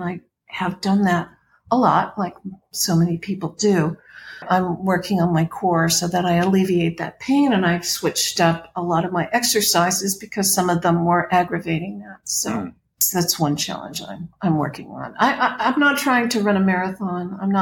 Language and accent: English; Los Angeles, California, United States; I grew up in Los Angeles, which is a car culture, and you get in a car to go two blocks.